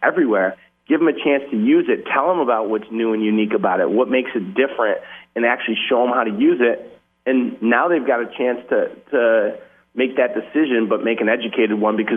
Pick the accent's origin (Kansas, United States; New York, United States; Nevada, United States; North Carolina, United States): New York, United States; Syracuse; as a kid, I grew up in Syracuse, New York, and I fished down on Nida Lake every chance I got.